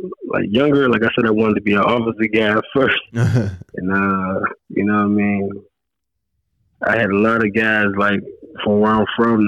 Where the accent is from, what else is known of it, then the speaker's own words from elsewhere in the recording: Pittsburgh, Pennsylvania, United States; I mean, I'm from Pittsburgh, Randolph, but I'm Pittsburgh, Pennsylvania, man.